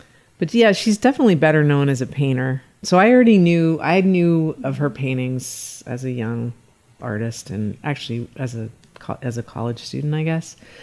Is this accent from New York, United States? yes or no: yes; New York City, New York, United States; I grew up in New York City.